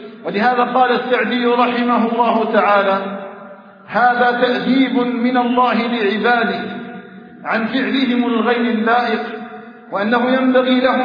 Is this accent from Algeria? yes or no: yes; Algeria; اللهم احفظ بلادنا الجزائر من كل سوء